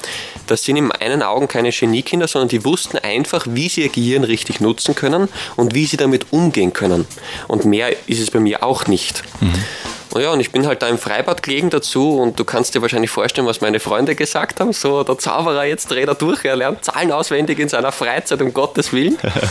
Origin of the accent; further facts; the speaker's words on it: Wiener Neustadt, Lower Austria, Austria; wie ich schon gesagt habe, bin aus Wiener Neustadt, also gleich aus der Umgebung